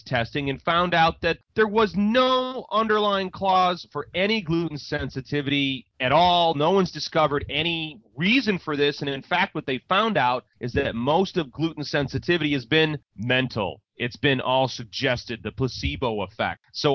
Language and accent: English; Chicago, Illinois, United States; now in Los Angeles, United States; when I grew up in Chicago, fireworks were illegal, and the cops would arrest motherfuckers for blowing shit off.